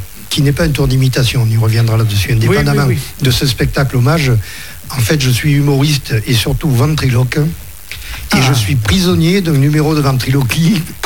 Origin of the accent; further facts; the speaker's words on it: Marseille, Provence-Alpes-Côte d'Azur, France; en tant que Marseillais